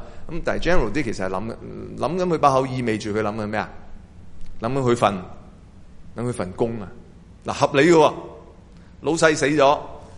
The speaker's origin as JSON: {"language": "Cantonese", "country": "Hong Kong", "said": "我哋香港人會，如果我翻譯呢段呢"}